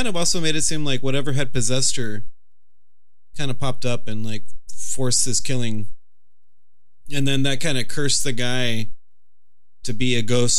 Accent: United States; It's just hard because I'm not, you know, we're very American, so we have a hard time.

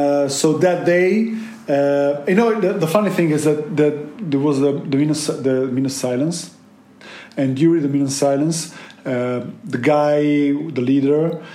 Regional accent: Liverpool, North West England, United Kingdom; we're from Liverpool.

